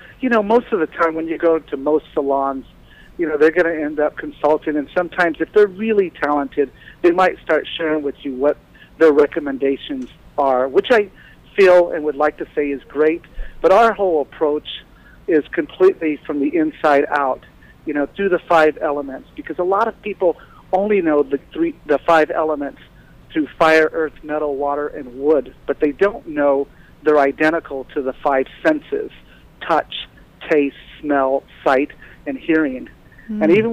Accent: Japan; one of the things that I grew up learning in Japan is bowing.

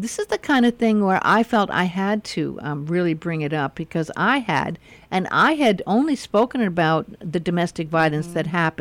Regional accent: Hollywood, California, United States; also born or lived in Beverly Hills; I grew up in Hollywood and Beverly Hills, mm-hmm. around a lot of powerful, rich people, a lot of people in rock and roll

